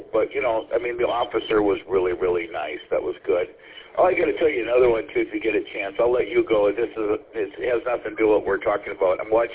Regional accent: Paw Paw, United States; born or raised there

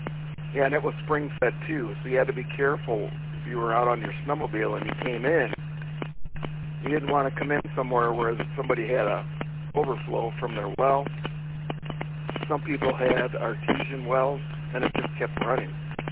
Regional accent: Runyon Lake, Michigan, United States; I grew up on Runyon Lake, so when you're coming through Fenton, you get just south of Fenton, you got White Lake Road, you get off there and you can go to Runyon Lake.

